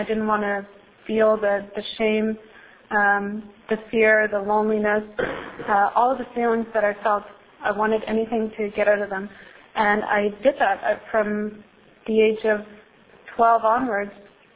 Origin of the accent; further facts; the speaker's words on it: Montreal, Quebec, Canada; And so I grew up in Montreal. My family came here when we were about 6 years old, and my sister and I were twins.